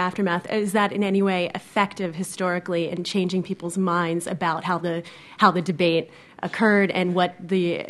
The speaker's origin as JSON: {"language": "English", "town": "Pittsburgh", "region": "Pennsylvania", "country": "United States", "said": "I'm from Pittsburgh, Pennsylvania."}